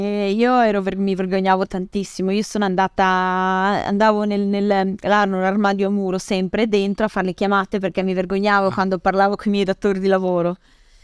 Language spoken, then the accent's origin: Italian; Faenza, Emilia-Romagna, Italy; io sono nata e cresciuta a Faenza, Faenza era terribile, era tutto chiuso